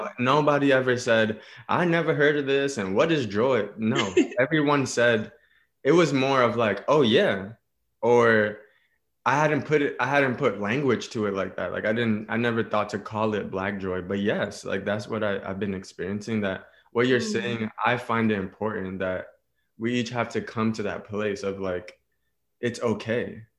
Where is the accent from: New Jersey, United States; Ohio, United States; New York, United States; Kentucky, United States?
New York, United States; New York City; I'm from New York City, uptown specifically, the Bronx.